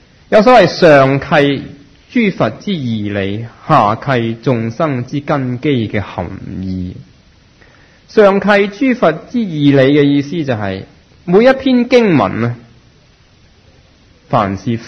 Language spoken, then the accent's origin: Cantonese; Hong Kong; 1984年，中国要收翻香港，我哋香港人，我谂八九成都希望啲英国佬唔好走。